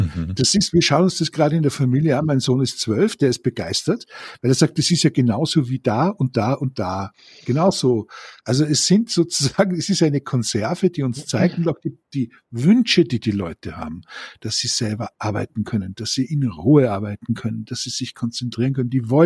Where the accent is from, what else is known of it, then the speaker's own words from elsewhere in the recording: Austria; born there; ich bin in Österreich geboren